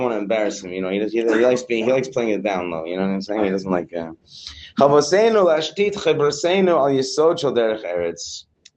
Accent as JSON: {"language": "English", "country": "Morocco", "said": "I'm from Morocco."}